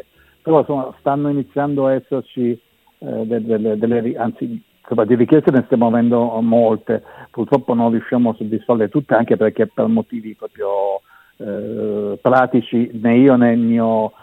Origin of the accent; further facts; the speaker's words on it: Piedmont, Italy; dalle mie parti in Monferrato.